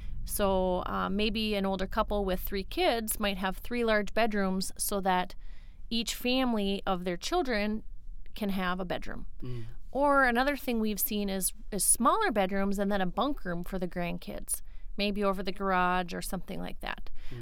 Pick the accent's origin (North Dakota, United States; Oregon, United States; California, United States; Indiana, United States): North Dakota, United States; Wahpeton; So I grew up in Wapton, North Dakota, and went to NDSU in Fargo for architecture.